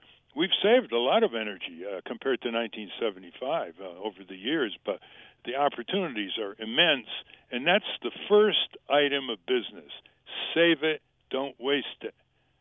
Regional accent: Connecticut, United States; When I was growing up in Connecticut, you know what climate change was.

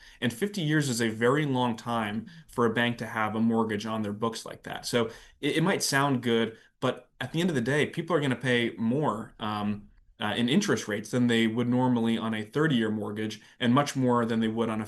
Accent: New York City, New York, United States; I'm from New York, right? So New York is an extremely expensive place

